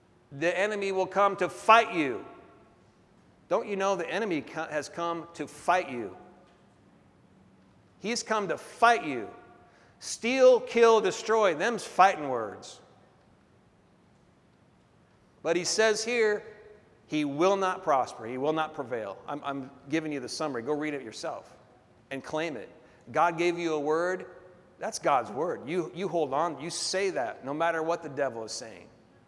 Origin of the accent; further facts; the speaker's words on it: Portland, Oregon, United States; born there; I was born over there in North Portland, right in the middle of it.